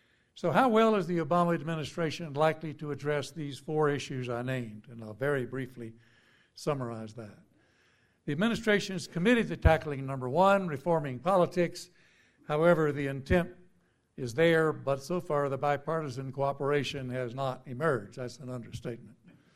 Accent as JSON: {"language": "English", "town": "San Diego", "region": "California", "country": "United States", "tie": "born or raised there", "said": "the annual meeting of the AAAS next February will be in my hometown in San Diego"}